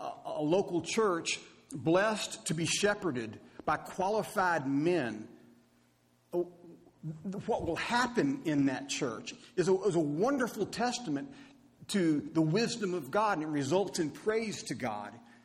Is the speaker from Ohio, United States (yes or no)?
no; Valley Station, Kentucky, United States; I grew up in Valley Station, Kentucky, and W.O. Byers and Brother Hatton were elders of the church at Valley Station.